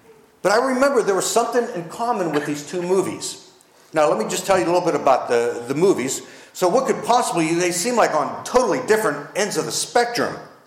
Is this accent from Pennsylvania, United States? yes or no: yes; Pittsburgh, Pennsylvania, United States; moved away as an adult; now in Waynesboro, United States; I was born in November of 1953 in a little city called Pittsburgh, Pennsylvania. I moved here to Virginia in 1973 to a little place called Waynesboro, Virginia, to work for General Electric. But growing up in suburbia Pittsburgh